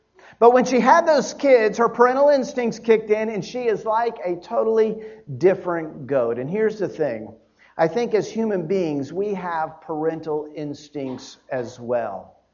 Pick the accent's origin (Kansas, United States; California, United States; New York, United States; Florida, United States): Florida, United States; Miami; also born or lived in Dallas; I grew up in Miami. And I lived in Dallas for 7 years before I came here.